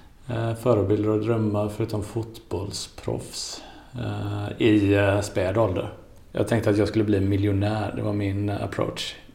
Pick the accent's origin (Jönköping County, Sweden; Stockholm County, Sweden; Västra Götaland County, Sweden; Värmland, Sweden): Västra Götaland County, Sweden; Gothenburg; Jag är uppvuxen i Gunnelse som är en del av Angered.